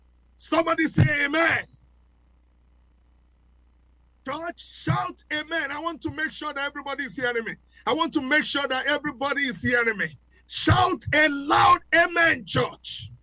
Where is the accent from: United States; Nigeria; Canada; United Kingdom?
Nigeria; first language Yoruba; English is a second language; Now, I come from Africa, and as an African, you know, sometimes I look at the word Africa. I'm a Yoruba man. And in my language, if you take the word Africa literally, it can mean aforikorika.